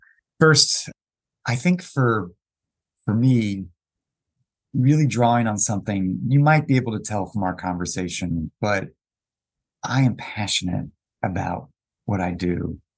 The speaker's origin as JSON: {"language": "English", "region": "North Carolina", "country": "United States", "tie": "born or raised there", "said": "And I grew up in the South where, you know, sort of black and white. There wasn't a lot of diversity in the communities where I grew up in rural North Carolina."}